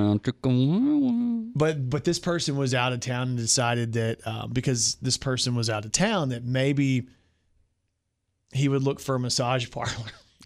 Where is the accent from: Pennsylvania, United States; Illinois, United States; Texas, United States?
Texas, United States; Dallas; So imagine that when you're 18, because I came from Dallas and I did Dallas wrestling.